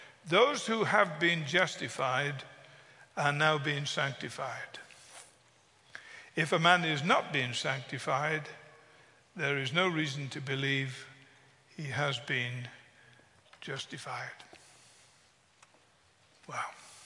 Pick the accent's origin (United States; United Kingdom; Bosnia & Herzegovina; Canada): United Kingdom; England; I'm English and I'm old.